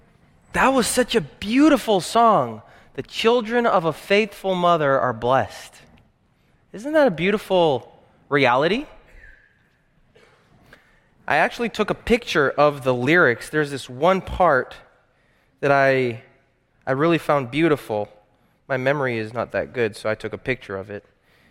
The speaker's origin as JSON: {"language": "English", "region": "Washington", "country": "United States", "tie": "born there", "also_born_or_lived": "New Jersey / Canada / Brazil", "said": "I was born in Washington. We lived in New Jersey, moved to Canada, lived there for a few years, then moved to Brazil."}